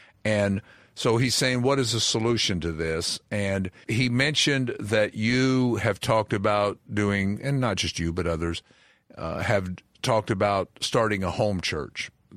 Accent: South Carolina, United States; And I'm from South Carolina

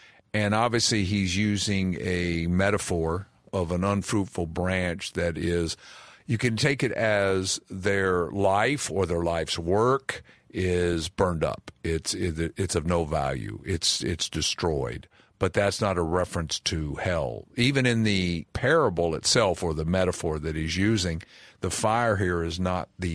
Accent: Kentucky, United States; When Bob's using this big word, and I'm from Kentucky

